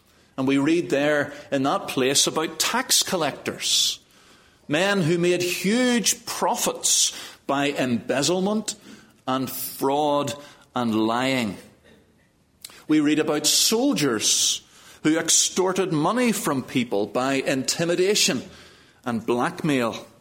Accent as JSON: {"language": "English", "town": "Belfast", "region": "Northern Ireland", "country": "United Kingdom", "said": "I come from Belfast. Belfast in Northern Ireland, that place that we hear about on the news all the time"}